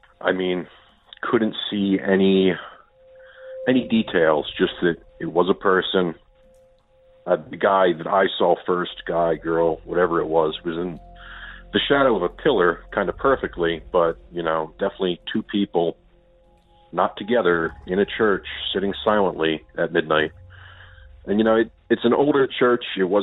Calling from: Philadelphia, Pennsylvania, United States; Hey Derek, I'm calling from Philly.

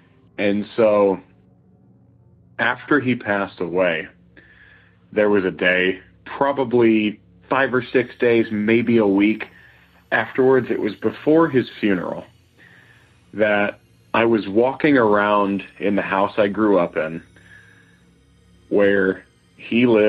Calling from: Indianapolis, Indiana, United States; Hey, guys. This is … I'm calling from Indianapolis.

